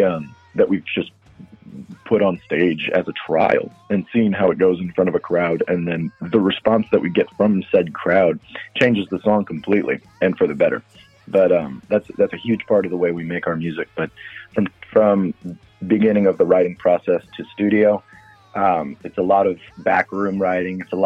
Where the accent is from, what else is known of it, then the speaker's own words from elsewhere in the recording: New Orleans, Louisiana, United States; a lot of it that we kind of latch on to is because we are from New Orleans.